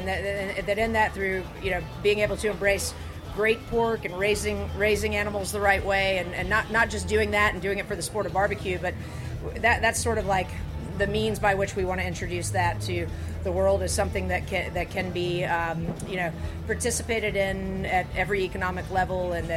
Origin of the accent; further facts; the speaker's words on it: Raleigh, North Carolina, United States; I'm from Raleigh, North Carolina, and, you know, we're obviously very entrenched in barbecue culture.